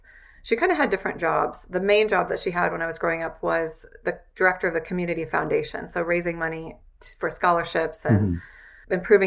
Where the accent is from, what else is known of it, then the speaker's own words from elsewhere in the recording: Midwest, United States; Well, I grew up in the Midwest in a small town that my dad had grown up in, that my grandmother had grown up in.